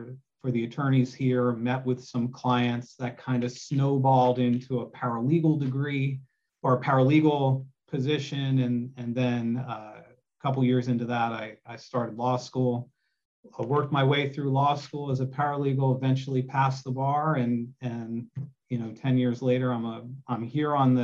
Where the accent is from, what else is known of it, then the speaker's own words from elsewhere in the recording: New Jersey, United States; now in California, United States; I'm from New Jersey. I went to LaSalle University.